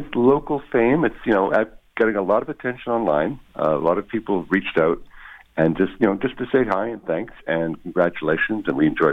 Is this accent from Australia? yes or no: no; Canada; I guess because I'm Canadian, they were talking about